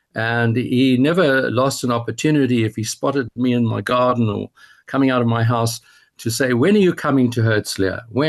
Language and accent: English; Johannesburg, Gauteng, South Africa; I grew up in Johannesburg, so I have a strong connection to your Johannesburg listeners. I had my bar mitzvah in Johannesburg.